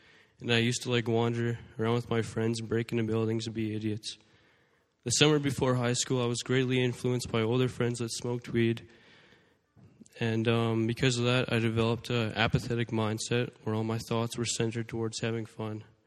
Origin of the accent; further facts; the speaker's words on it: Saskatoon, Saskatchewan, Canada; born there; from Rock Solid, and I'm going to be sharing a little bit of my story. I was born in Saskatoon in 2002, and I grew up with a loving family